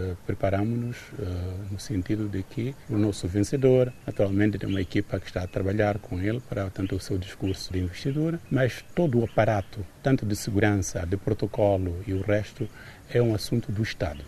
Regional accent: Mozambique; Gera, naturalmente, desconforto para todos nós, como moçambicanos

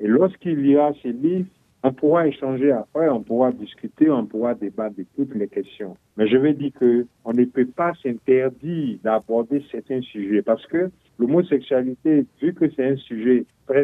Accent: Côte d’Ivoire; Moi, je suis ivoirien et dans mon pays, en Côte d'Ivoire

